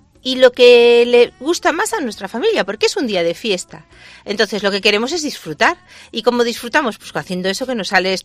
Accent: Galicia, Spain; Además, como los gallegos, tenemos unos. Como tenemos muy buen producto, nuestra cocina es muy sencilla

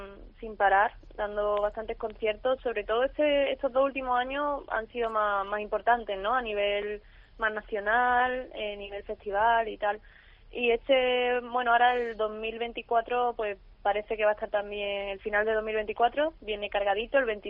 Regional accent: Malaga, Andalusia, Spain; Pues mira, yo me he criado ahí

